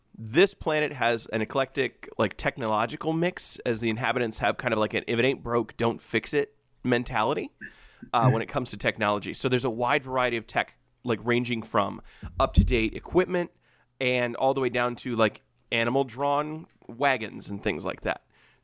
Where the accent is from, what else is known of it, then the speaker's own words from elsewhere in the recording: Ohio, United States; I'm from Northwest Ohio